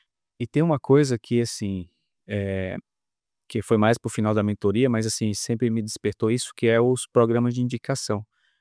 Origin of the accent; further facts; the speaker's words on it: Natal, Rio Grande do Norte, Brazil; Sou de Natal, sou natural de Natal, fiz faculdade em João Pessoa, na Paraíba.